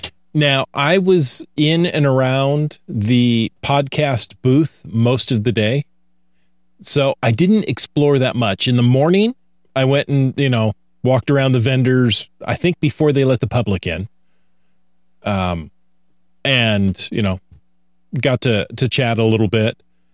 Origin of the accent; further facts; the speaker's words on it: Ohio, United States; You know, I grew up in Ohio and I would always tell people, and I still will.